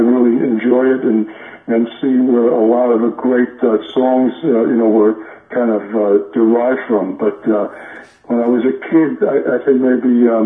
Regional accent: Flushing, New York, United States; born there; You know, no, I was born in Flushing Hospital, so I was further west, you know, down by Main Street

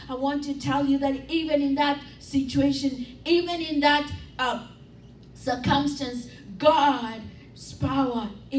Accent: Kenya; You know, I come from Kenya, so I know what running is.

